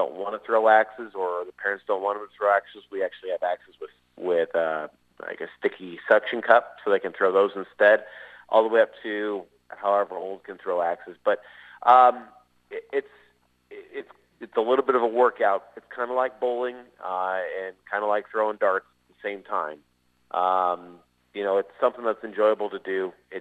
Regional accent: Bedford, Iowa, United States; I grew up in Bedford, Iowa.

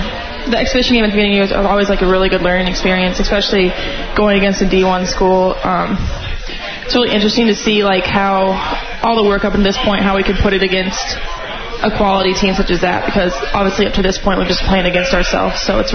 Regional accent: Omaha, Nebraska, United States; I'm from Omaha, so it's like 2 hours away

